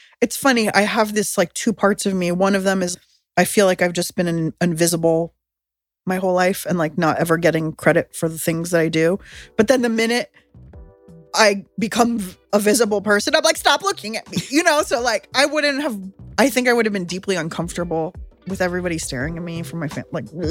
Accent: San Diego, California, United States; I mean, I grew up in San Diego, so I was a lot in citrus orchards

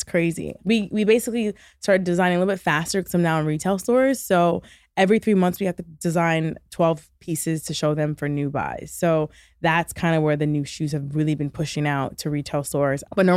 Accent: Michigan, United States; back when I was living in Michigan. I'm from Michigan.

